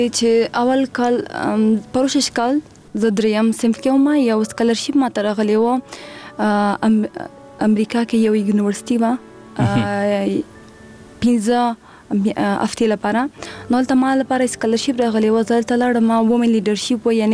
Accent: Paktika, Afghanistan; now in Kabul, Afghanistan; او زه اصل د پکتیکا ولایت څخه یم او زه چې ماشومه وم هلته یو 15 کلنی په زهل تاومه. بیا چې آلات ښه شولو موږ کابل ته راغلو

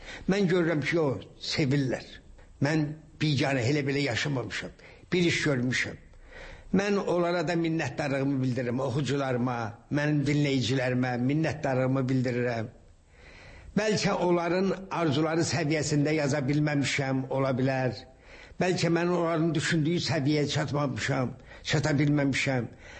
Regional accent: Shaki, Azerbaijan; born or raised there

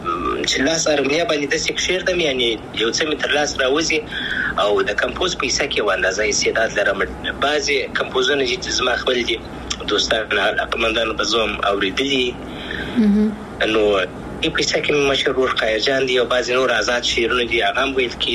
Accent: Afghanistan; افغانستان خو زما دی زه افغان یم ان شاء الله بیا به افغانستان ته ولاړ سم

